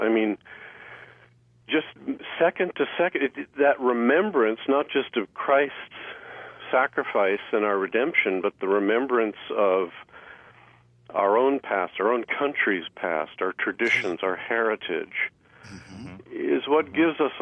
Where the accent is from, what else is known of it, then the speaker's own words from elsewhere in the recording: Milwaukee, Wisconsin, United States; when I grew up in Wisconsin in the 50s, I was telling my church, I had a Good Friday service at my church yesterday, and when I was growing up in Milwaukee, everything was closed on Good Friday.